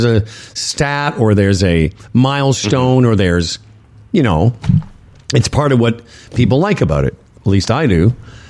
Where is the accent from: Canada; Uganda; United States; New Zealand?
Canada; I guess being Canadian, it's just part of our DNA